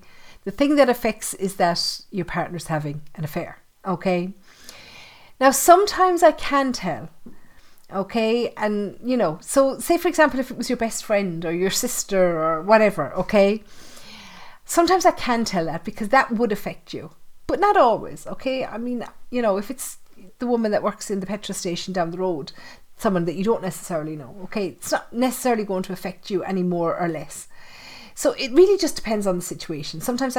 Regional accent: Ireland; You know, and I'm Irish and I know that Irish people on the whole aren't as open as American people to being approached.

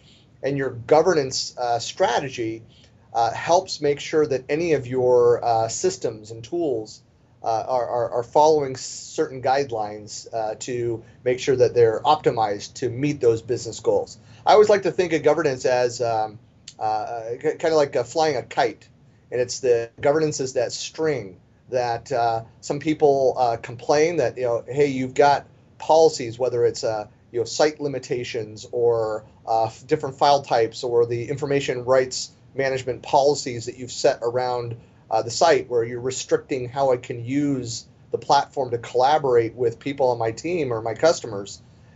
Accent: California, United States; now in Seattle, United States; I'm from Northern California, and we moved away.

